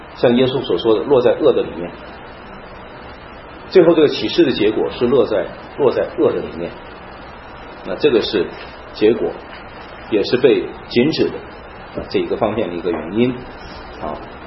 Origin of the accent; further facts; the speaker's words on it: China; 我们中国人叫做诅咒发誓。